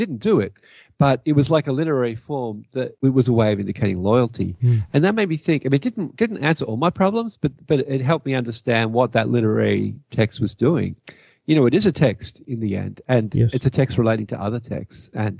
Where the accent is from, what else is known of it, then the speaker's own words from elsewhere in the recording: Australia; now in Canada; I'm an Aussie living in Canada.